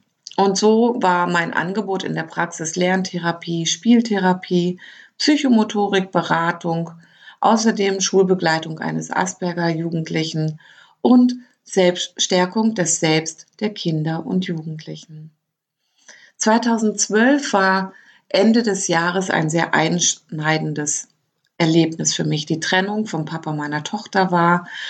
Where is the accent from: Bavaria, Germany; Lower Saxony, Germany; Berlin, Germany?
Lower Saxony, Germany; born there; moved away as an adult; ich bin 1972 in Niedersachsen geboren. Seit 2001 lebe ich in Baden-Württemberg, weil ich mich dorthin verliebt hatte.